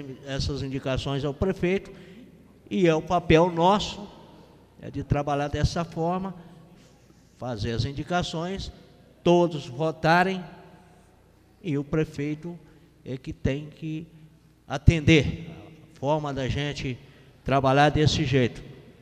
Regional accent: Santa Rita, Brazil; eu, como sou do Distrito de Santa Rita, já passei muito por essas situações

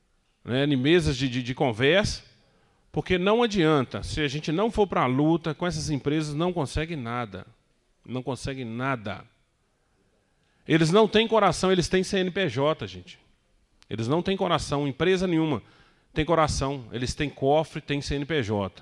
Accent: Antônio Pereira, Minas Gerais, Brazil; Eu sou de um distrito, de Antônio Pereira, um dos distritos também muito impactado.

